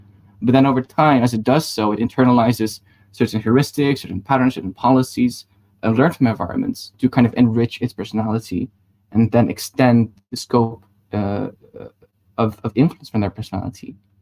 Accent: Netherlands; I'm from Holland and used to work on active inference in London

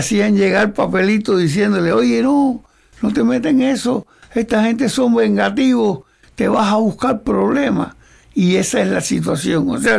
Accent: Cuba; para nosotros es lo fundamental que somos cubanos

